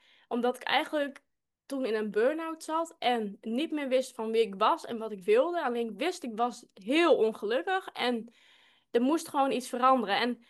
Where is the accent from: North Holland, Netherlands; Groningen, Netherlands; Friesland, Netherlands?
Friesland, Netherlands; Ik ben 29, bijna 30. ik kom uit Friesland. Zal je misschien ook wel horen.